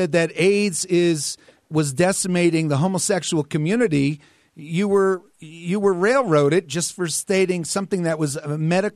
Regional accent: Paterson, New Jersey, United States; in New Jersey, I'm from Paterson, New Jersey, I was born

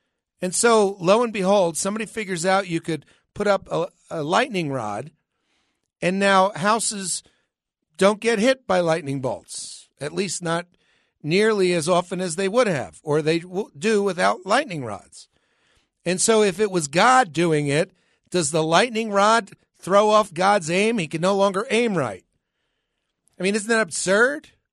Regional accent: New Jersey, United States; I'm from New Jersey, the Garden State. Beautiful state. Gets a bad rap.

